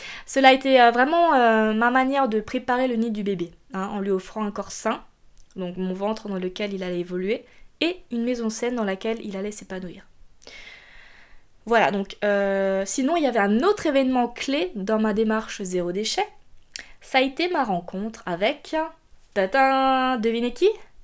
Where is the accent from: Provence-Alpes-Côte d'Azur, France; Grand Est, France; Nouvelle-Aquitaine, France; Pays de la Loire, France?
Grand Est, France; en tout cas chez nous en Alsace, mais je sais pas s'il y avait ça dans votre région